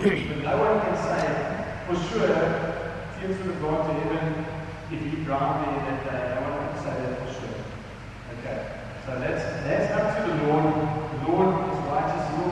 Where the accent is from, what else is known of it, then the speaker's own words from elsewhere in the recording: Stellenbosch, Western Cape, South Africa; Okay, so those are my folks. I grew up in Stellenbosch.